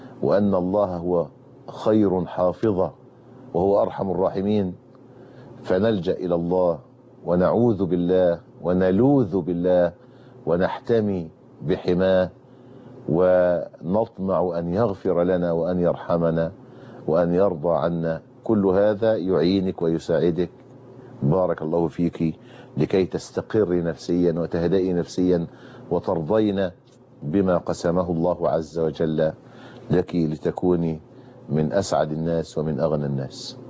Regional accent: Egypt; العرف عندنا في مصر ما يقتضي أن الزوج لا يقدم مهرا

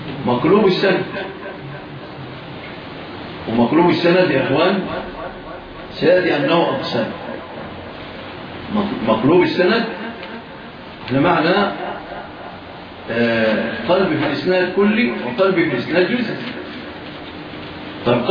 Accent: Egypt

